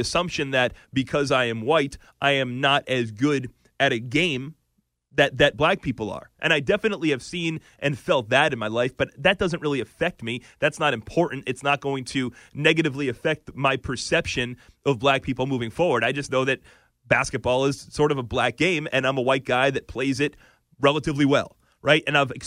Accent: Lynn, Massachusetts, United States; because I've got family and friends in Lynn, I grew up playing in Lynn

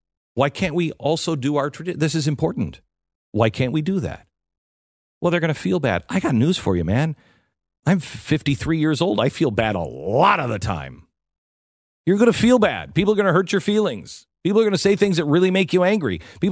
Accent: England, United Kingdom; The real root of Brexit is, you know, we're English. We're English. And we're proud to be English.

